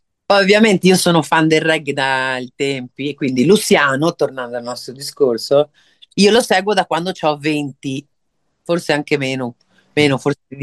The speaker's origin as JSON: {"language": "Italian", "town": "Venice", "region": "Veneto", "country": "Italy", "tie": "born or raised there", "said": "Io sono originaria di Venezia e, come sai, Venezia ha una grande tradizione"}